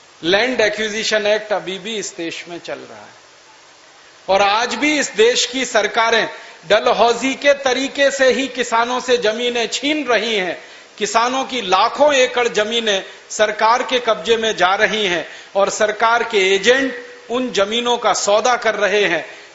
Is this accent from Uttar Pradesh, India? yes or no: yes; Uttar Pradesh, India; born there; मेरा जन्म स्थान उत्तर प्रदेश में अलीगढ़ जिले में है। मेरे जिले के नजदीक में दादरी नाम का एक छोटा सा कस्बा है।